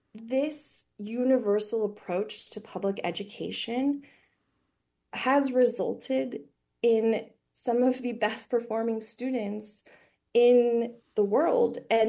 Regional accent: United States; one of the things that was a little bit frustrating to me as an American going to these schools

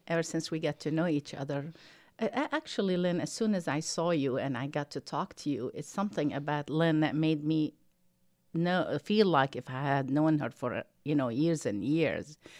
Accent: Damascus, Damascus Governorate, Syria; now in United States; I, as a Muslim growing up in Damascus, Syria

